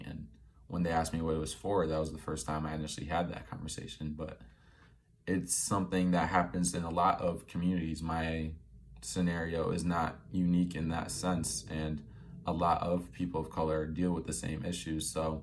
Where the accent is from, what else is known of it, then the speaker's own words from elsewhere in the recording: El Obeid, North Kordofan, Sudan; now in Iowa City, United States; I was born and raised in Sudan, born in El Obeid, and lived Phi Edmacede before moving out to Iowa.